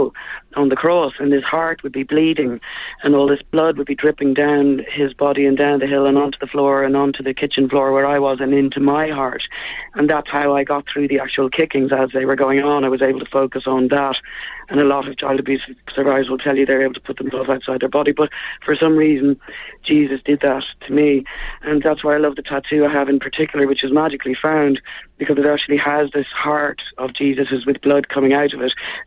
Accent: Ireland; Okay. All right, well, I grew up in Ireland.

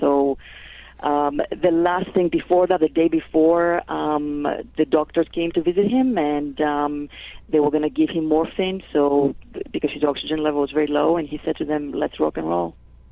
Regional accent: Greece; accent: Greek; English is a second language; I was raised in Greece, actually, that's where the accent is from, Greek Orthodox or Christian, and, you know, believed in one God, and there was only one way to believe.

